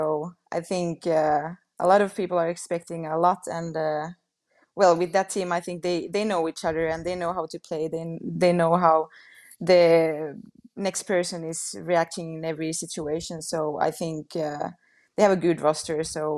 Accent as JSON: {"language": "English", "country": "Finland", "second_language": "English", "lives_now": "Sweden", "said": "I'm from Finland. I'm also playing for Team Finland. And then I'm playing in Sweden for Luleå Hockey. I'm 24 years old."}